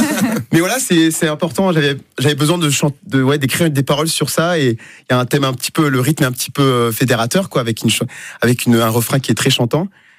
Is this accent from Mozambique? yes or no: yes; Mozambique; first language Portuguese; French is a second language; moved away; Moi, je viens du Mozambique, donc j'ai commencé par parler portugais, puis l'anglais, et en troisième le français.